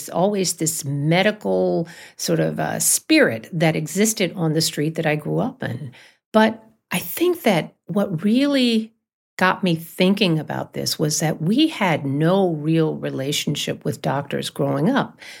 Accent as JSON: {"language": "English", "region": "Alabama", "country": "United States", "said": "just in my home state, not only did J. Marion Sims come there and do these atrocious things"}